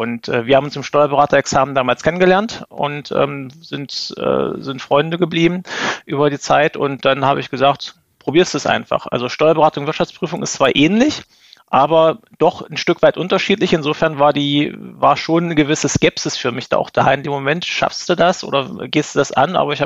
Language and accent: German; Magdeburg, Saxony-Anhalt, Germany; habe Betriebswirtschaft in meiner Heimatstadt in Magdeburg studiert